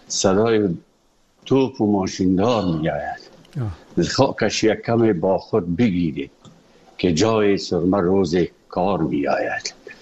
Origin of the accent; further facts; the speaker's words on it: Afghanistan; moved away; وقتی که من از افغانستان بر آمدم